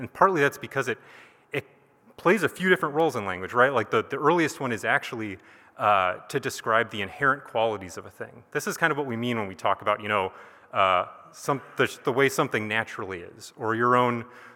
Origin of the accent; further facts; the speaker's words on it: Winona, Minnesota, United States; so I grew up in Winona and actually came to this fellowship as a kid